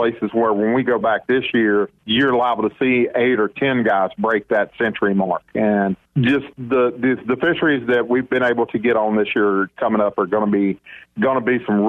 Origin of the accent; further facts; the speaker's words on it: Louisiana, United States; now in Arkansas, United States; for guys like me that growing up in Louisiana, we didn't have smallmouth. So when I moved to Arkansas, that's what I wanted to go chase.